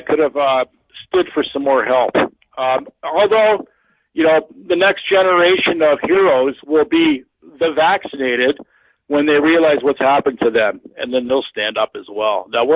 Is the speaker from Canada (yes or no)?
yes; Canada; when it comes to being Canadian